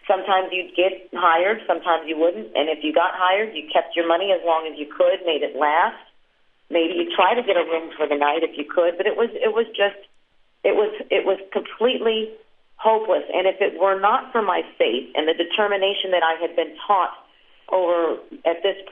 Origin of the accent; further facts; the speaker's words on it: Santa Rosa, California, United States; I grew up in Santa Rosa, California